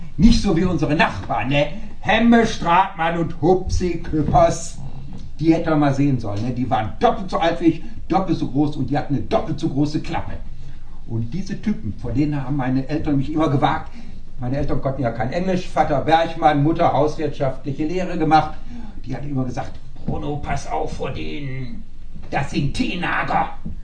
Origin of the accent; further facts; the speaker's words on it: Essen, North Rhine-Westphalia, Germany; ich komme aus Essen, aus so einer Katholenfamilie.